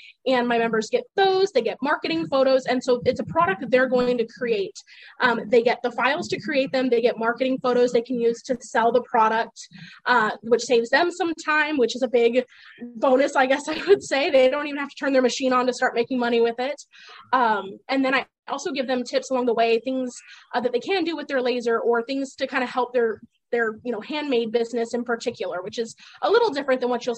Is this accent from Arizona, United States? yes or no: yes; Yuma, Arizona, United States; So we're in Yuma, Arizona, where it gets really, really hot all the time.